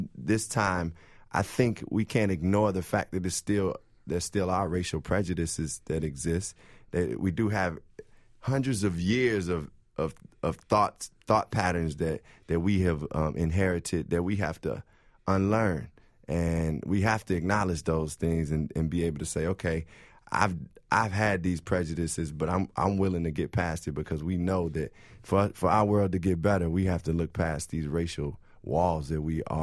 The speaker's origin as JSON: {"language": "English", "town": "Chicago", "region": "Illinois", "country": "United States", "tie": "born or raised there", "said": "I really feel growing up in Chicago and the way I was raised, I got a really good sense of who I was as a young black boy"}